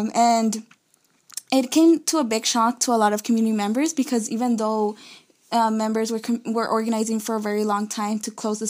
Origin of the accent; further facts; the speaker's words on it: Los Angeles, California, United States; I was born and raised in Southeast LA, and for a long time I lived in East